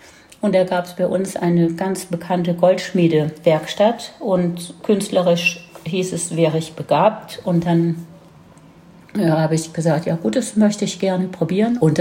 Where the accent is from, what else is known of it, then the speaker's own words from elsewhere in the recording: Baden-Württemberg, Germany; accent: Badisch; ich hatte zwei Geschwister und bin im Land aufgewachsen, in der Nähe von Heidelberg, was man wahrscheinlich auch an meinem Dialekt noch hört.